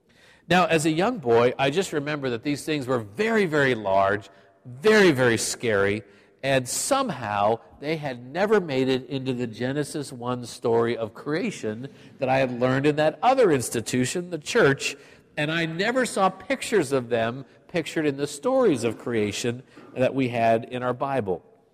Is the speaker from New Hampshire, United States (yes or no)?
no; Pittsburgh, Pennsylvania, United States; Growing up in Pittsburgh as a six-year-old, I remember two great architectural wonders that impressed my soul with different sorts of learnings.